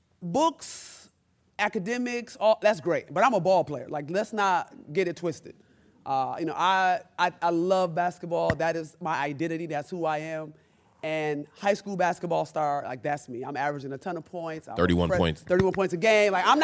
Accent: Rochester, New York, United States; If anybody knows me, I'm from Rochester, New York. I take that seriously, being from Rochester, New York, because we hate New Yorkers.

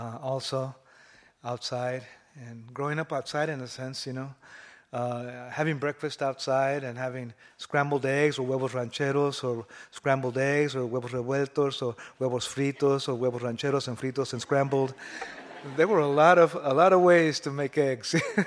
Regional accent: Ramona, California, United States; I guess I was around seven years old, and we came down the mountain from Ramona Mountain, east of San Diego, a city on top of a mountain, Indian reservation.

